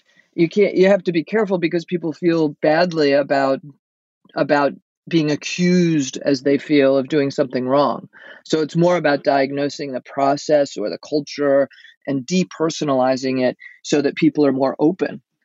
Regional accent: United States; You know, I'm an American. I went to business school. I'm a capitalist.

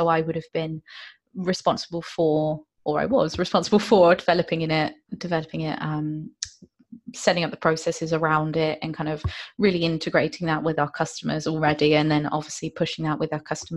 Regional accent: Bridgwater, South West England, United Kingdom; I was born in I was raised in Bridgewater in Somerset, so quite near Stonehenge.

